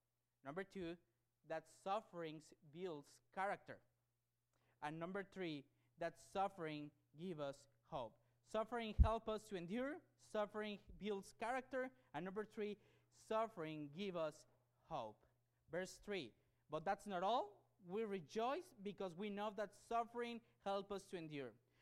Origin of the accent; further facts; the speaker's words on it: Tampico, Tamaulipas, Mexico; I born and raised in Mexico. And I born and raised in a very difficult circumstances. I grew up in a town called Tampico, in front of the Gulf of Mexico